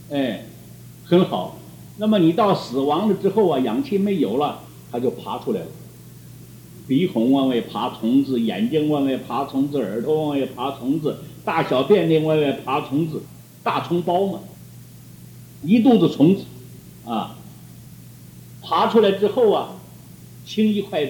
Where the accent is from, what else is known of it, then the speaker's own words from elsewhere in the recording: Taiwan; 说我们台湾人讲说八度药